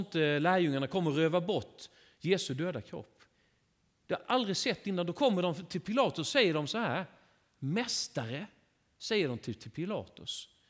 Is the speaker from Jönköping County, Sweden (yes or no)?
yes; Värnamo, Jönköping County, Sweden; Jag kommer från Värnamo.